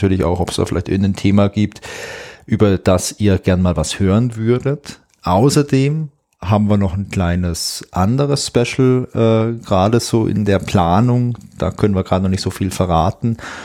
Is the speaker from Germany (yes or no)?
yes; Southern Germany, Germany; born or raised there